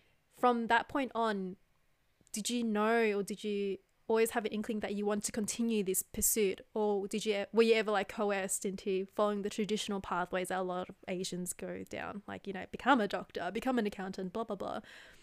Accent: Southern Vietnam, Vietnam; accent: Southern Vietnamese; my accent's more close to people from the south of Vietnam.

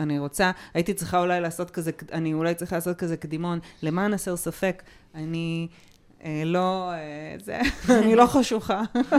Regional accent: Netanya, Central District, Israel; כבוד נתניה, גם אני מנתניה, אבל זה לא אותה אוכלוסייה.

